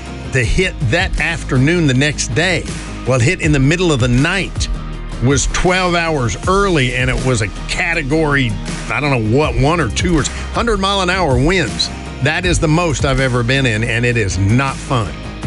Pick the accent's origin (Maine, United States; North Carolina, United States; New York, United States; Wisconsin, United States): North Carolina, United States; growing up in North Carolina was nothing like being in New Orleans.